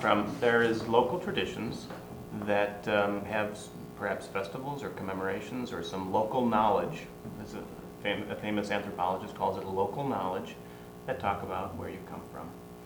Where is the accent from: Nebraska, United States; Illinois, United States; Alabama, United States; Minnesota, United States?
Illinois, United States; Chicago; now in Valparaiso, United States; Well, I grew up in Chicago. I didn't know about that until I moved to Valpo 5 years ago.